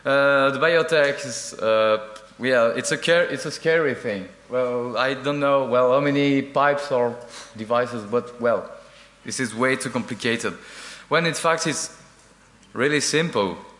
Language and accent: English; Paris, Île-de-France, France; I'm coming from Paris.